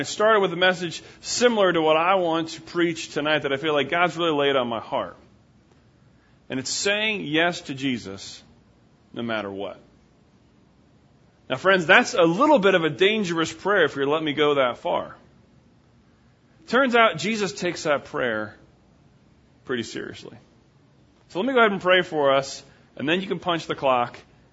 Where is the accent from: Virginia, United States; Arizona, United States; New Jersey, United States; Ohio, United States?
New Jersey, United States; I'm originally from New Jersey, so I like to say northeast of here.